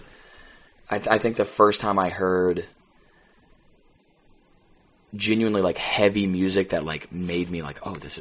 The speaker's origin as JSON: {"language": "English", "region": "the South", "country": "United States", "said": "I'm from the Bible Belt, so yeah."}